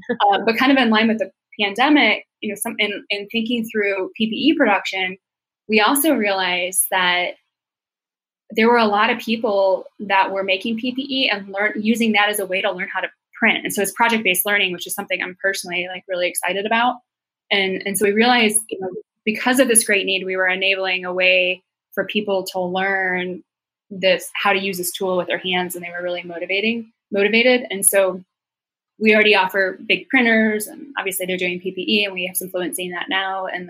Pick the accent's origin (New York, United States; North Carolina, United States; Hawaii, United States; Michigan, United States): Michigan, United States; Detroit; I'm from Detroit and I know the people that built the cars